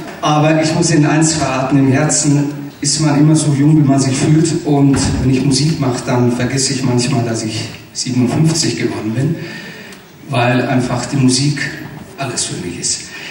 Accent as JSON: {"language": "German", "town": "Sibiu", "region": "Sibiu County", "country": "Romania", "tie": "born or raised there", "said": "Hier in meiner Heimatstadt, in Hermannstadt."}